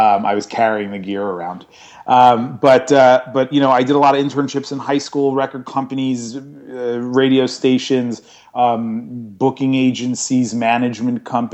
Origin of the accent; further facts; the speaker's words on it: New York, United States; I was obsessed with lots of different bands growing up in New York.